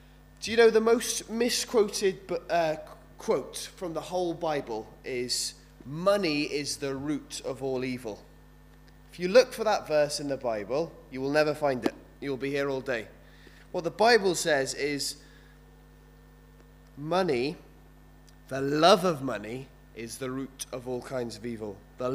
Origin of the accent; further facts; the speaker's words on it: London, United Kingdom; moved away as an adult; now in Cardiff, United Kingdom; I'm from London originally. I moved to Cardiff about 8 years ago, where I met my wife, who's from Swansea originally